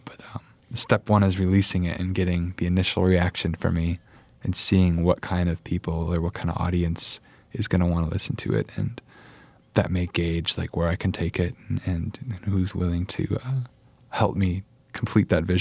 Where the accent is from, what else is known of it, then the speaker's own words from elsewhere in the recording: Port Washington, United States; I'm from Port Washington originally.